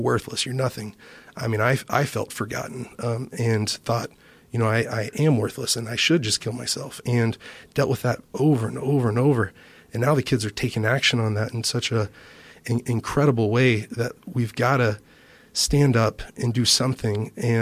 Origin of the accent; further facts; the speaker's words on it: Texas, United States; Texas, I'm proud of Texas. That's my home state.